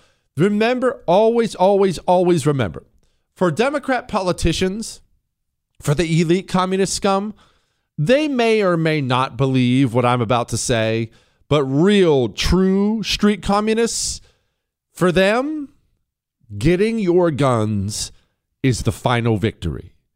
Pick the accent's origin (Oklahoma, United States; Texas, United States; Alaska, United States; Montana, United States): Montana, United States; Max Baucus, he was a senator from my home state, Montana, for ages